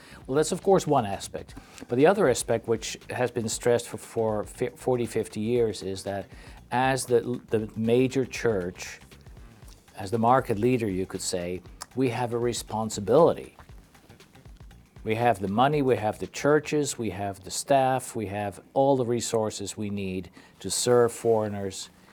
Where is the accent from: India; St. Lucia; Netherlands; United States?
Netherlands; English is a second language; I come from the Netherlands.